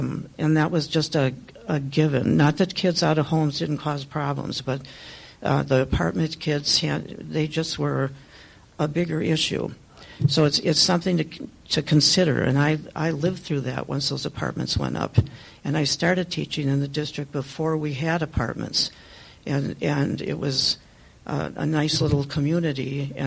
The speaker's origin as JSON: {"language": "English", "town": "Hales Corners", "region": "Wisconsin", "country": "United States", "tie": "born or raised there", "said": "I grew up in Hales Corners, so I've lived in this area my whole life."}